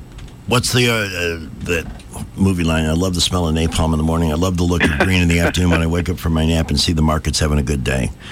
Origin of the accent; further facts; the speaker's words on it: New York, United States; I'm a New Yorker, born and raised.